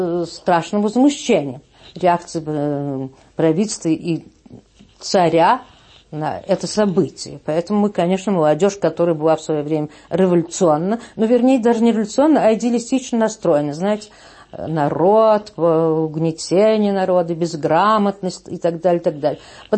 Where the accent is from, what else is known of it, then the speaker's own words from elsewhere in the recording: Moscow, Russia; born there; Родилась я в Москве, в семье русской дворянской семье.